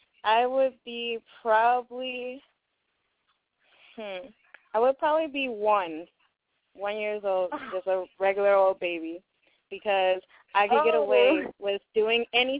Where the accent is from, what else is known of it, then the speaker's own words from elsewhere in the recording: Pittsburgh, Pennsylvania, United States; now in Norfolk, United States; I am calling from my new area, which is Norfolk, VA, but I miss my hometown, Pittsburgh, PA. I miss you guys.